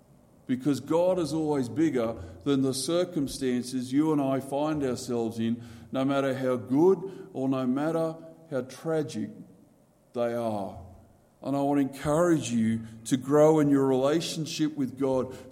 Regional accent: Mount Walker, Queensland, Australia; I grew up in Mount Walker, which is sort of like just 50 k's that way-ish. Small little country farming community.

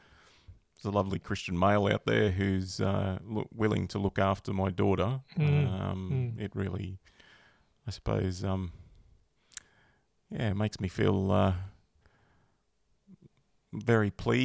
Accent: Australia; also born or lived in Cape Town, South Africa; I was born in South Africa, in Cape Town. I moved to Australia with mum and dad in 1979. I was only sort of seven at the time, so quite young.

